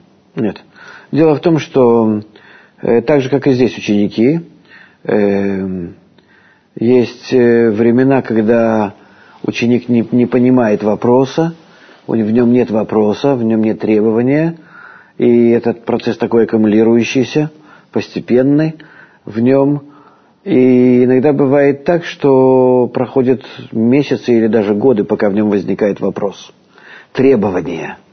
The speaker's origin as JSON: {"language": "Russian", "town": "Vitebsk", "region": "Vitebsk Region", "country": "Belarus", "tie": "born there", "said": "Да, я родился в Витебске"}